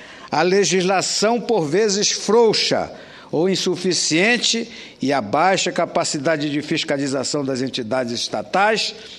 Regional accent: Amapá, Brazil; tive a honra de exercer na minha terra a maior parte da minha carreira de médico, inclusive dirigindo hospitais, presidindo a Associação Médica do Amapá

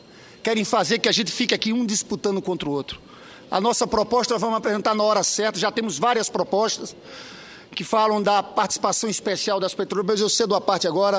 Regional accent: Paraíba, Brazil; Vossa Excelência sabe que eu sou paraibano, amo a Paraíba, amo o Nordeste.

